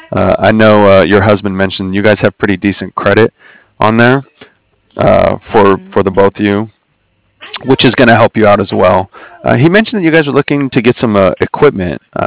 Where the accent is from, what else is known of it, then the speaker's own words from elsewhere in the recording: New Orleans, Louisiana, United States; born there; now in California, United States; Yeah, okay. I was born in New Orleans.